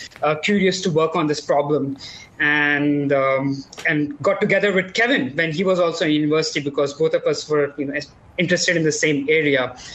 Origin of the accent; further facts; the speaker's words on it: Delhi, India; So, I grew up in Delhi, and air pollution is a big problem here.